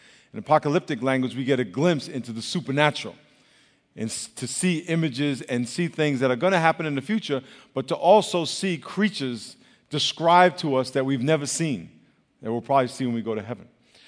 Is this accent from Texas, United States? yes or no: no; Long Island, New York, United States; I grew up in Long Island, New York, and it was a department store in Hempstead.